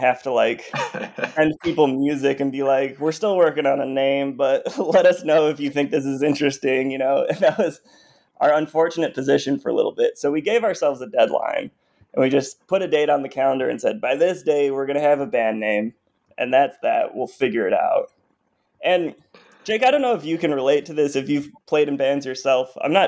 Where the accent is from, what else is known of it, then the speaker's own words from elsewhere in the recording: Chicago, Illinois, United States; now in Nashville, United States; we're mentioning we're from Chicago, we live in Nashville